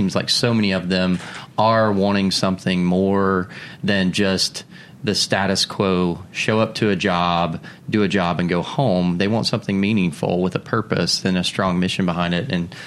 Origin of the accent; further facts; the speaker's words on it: Knoxville, Tennessee, United States; in Nashville, my home state, not too far from my hometown in Knoxville.